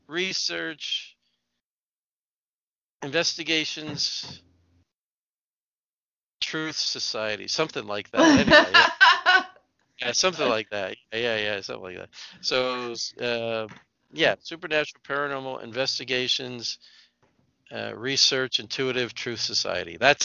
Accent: Rensselaer, New York, United States; I'm from Rensselaer, New York, and that's why it's named that.

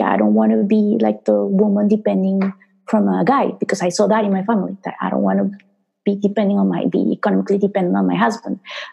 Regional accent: Colombia; So I remember growing up in Colombia, in the 80s

